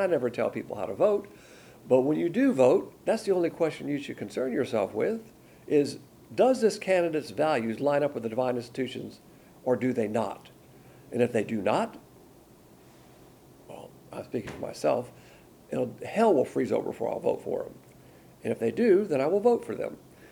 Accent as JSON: {"language": "English", "region": "the South", "country": "United States", "said": "As a Southerner, you know, I have a system of a code of ethics"}